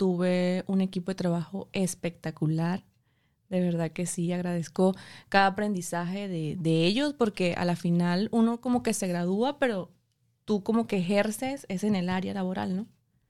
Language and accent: Spanish; Portuguesa, Venezuela; born there; se mudan para Portuguesa. Y yo nací en Portuguesa. Pero la cultura, o sea, tengo como dos culturas, ¿no? La cultura de la zona andina de San Cristóbal y la cultura de Portuguesa como tal.